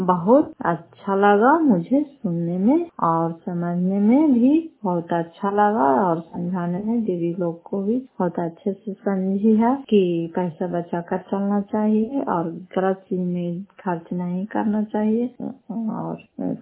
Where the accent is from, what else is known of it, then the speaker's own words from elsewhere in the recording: Fatehpur, Bihar, India; घर फतेहपुर, पंचायत मकरौता, जिला नालंदा, क्रार पचरा ब्लॉक की निवासी हूँ।